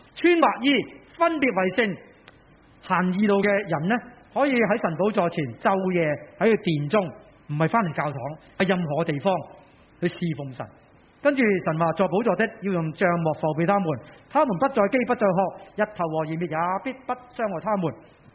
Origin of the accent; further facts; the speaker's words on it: Hong Kong; 我们香港人呢好鍾意睇到啲有形有体嘅嘢，我以前做地产嘅